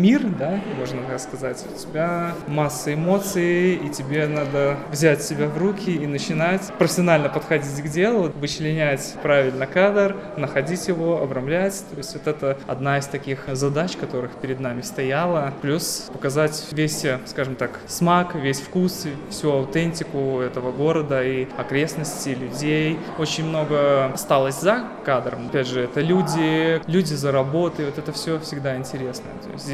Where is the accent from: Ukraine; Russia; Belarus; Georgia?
Belarus; Vitebsk, Vitebsk Region; Я сам из Витебска